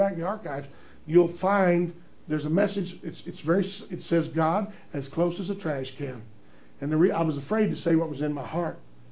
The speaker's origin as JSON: {"language": "English", "region": "Texas", "country": "United States", "said": "I'm from Texas. I can use weird words."}